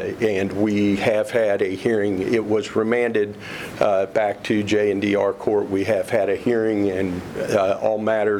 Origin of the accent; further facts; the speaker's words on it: Abingdon, Virginia, United States; I'm from Abingdon, Virginia.